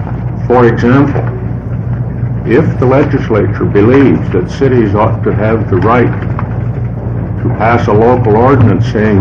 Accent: Salem, Oregon, United States; from Salem.

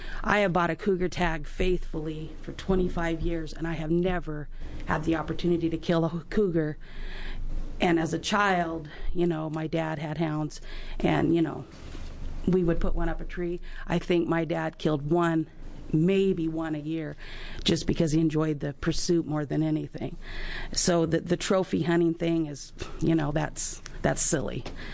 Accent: United States; I'm from Douglas County, rancher, you know, outdoorsman.

